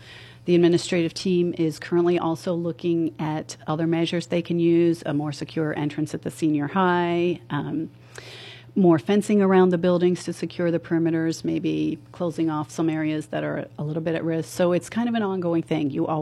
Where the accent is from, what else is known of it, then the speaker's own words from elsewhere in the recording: Butler, United States; Well, I am a native of Butler. I've been living here my whole life. I was born in Meridian.